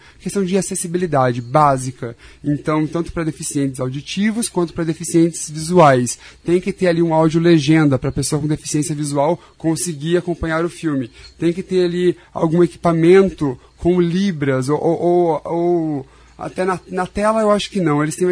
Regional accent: Moreira Sales, Paraná, Brazil; Meus pais frequentaram muito o cinema, inclusive eles se conheceram no cinema da minha pequena cidade chamada Moreira Salles

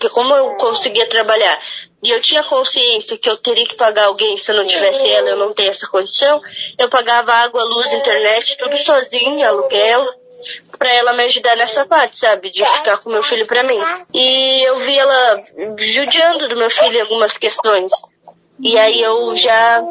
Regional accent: Rio Grande do Sul, Brazil; moved away as an adult; eu não sou daqui, né? Eu sou do Rio Grande do Sul. Faz 3 anos que eu e meu esposo viemos pra cá.

